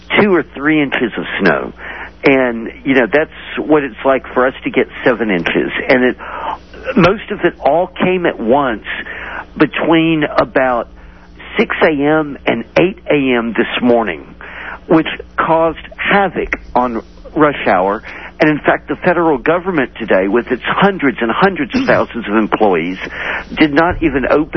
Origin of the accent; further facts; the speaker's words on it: Austin, Texas, United States; now in Washington, United States; Of course, I grew up in Austin, Texas, and went to the University of Texas. And I miss it a lot